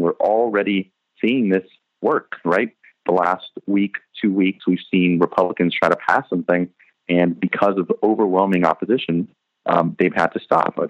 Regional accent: California, United States; I'm from California originally.

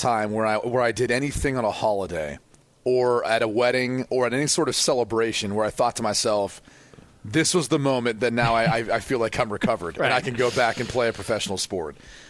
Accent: Ohio, United States; Well, we're from Ohio, so it probably actually was a good idea.

